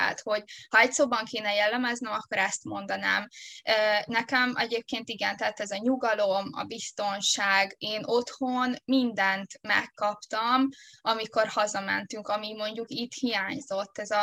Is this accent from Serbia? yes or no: no; Csomafalva, Harghita, Romania; also born or lived in Budapest, Hungary; annak ellenére, hogy én Budapesten születtem, én azért a gyerekkorom nagy részét ugye Erdélyben töltöttem, Erdélyen belül pedig Csomagfalván, úgyhogy nekem ez nagyon közel áll a szívemhez.